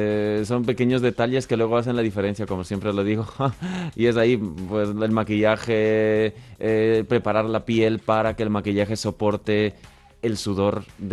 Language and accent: Spanish; Ecuador; Sí, soy de Ecuador.